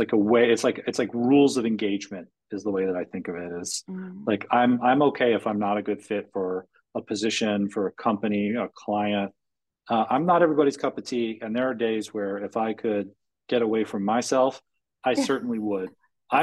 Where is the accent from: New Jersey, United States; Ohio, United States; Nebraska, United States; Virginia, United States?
New Jersey, United States; now in Florida, United States; Maybe this is because I'm from New Jersey